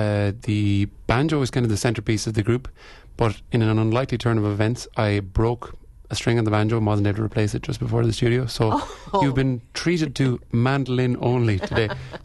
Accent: Galway, Connacht, Ireland; we grew up in Galway on the West Coast, just as the minister was just mentioning there.

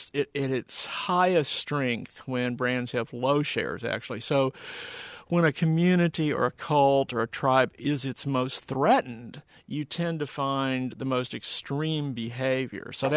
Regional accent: Texas, United States; there's some brands where I grew up in Texas that are that way, where you just feel like you're home.

